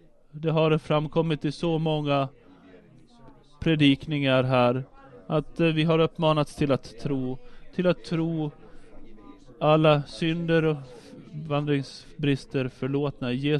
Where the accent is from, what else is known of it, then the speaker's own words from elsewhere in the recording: Rovaniemi, Lapland, Finland; Vi hade där hemma i Rovaniemi en vandringsvän